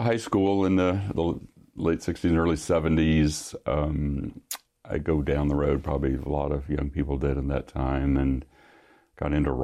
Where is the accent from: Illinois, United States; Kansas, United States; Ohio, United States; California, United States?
Kansas, United States; Hutchinson; Well, I grew up in Hutchinson, Kansas. I was reared in the First Presbyterian Church there in Hutchinson.